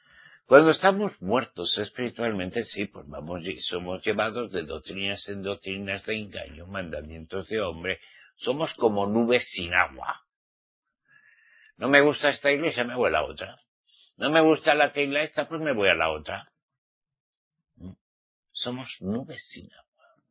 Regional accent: Spain; En aquellos tiempos no había mesiánicos en mi país, España.

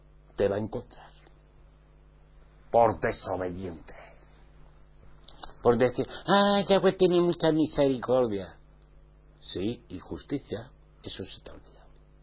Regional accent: Spain; Hace muchos años en mi tierra, en España, no había celulares.

